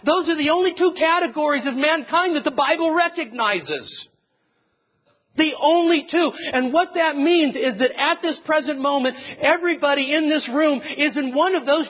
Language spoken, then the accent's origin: English; California, United States; I understand, growing up in the Sacramento Valley, after rice harvest is over, all of the farmers go out and they burn the stubble of their field.